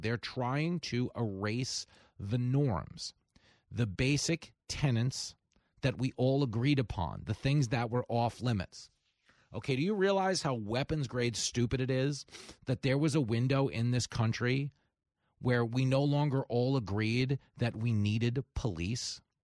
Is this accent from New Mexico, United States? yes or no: no; Levittown, New York, United States; I was growing up in Levittown, a lot of, you know, biggest post-World War II community for American GIs returning home from the war.